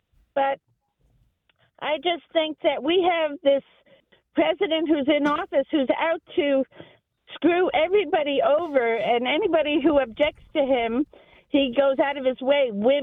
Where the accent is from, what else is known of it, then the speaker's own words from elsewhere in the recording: New York City, New York, United States; now in Rochester, United States; I was raised in New York City, and we were a poor family living in Queens